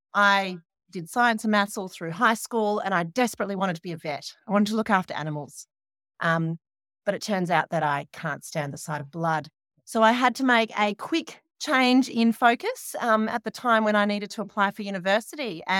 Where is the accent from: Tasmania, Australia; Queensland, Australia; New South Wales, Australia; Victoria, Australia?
Queensland, Australia; I'm a Queenslander. So I was doing law at UQ.